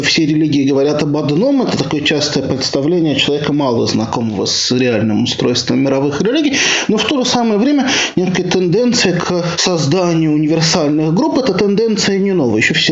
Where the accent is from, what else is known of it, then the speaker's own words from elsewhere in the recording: Moscow, Russia; Ну, вот я рос в Москве тоже.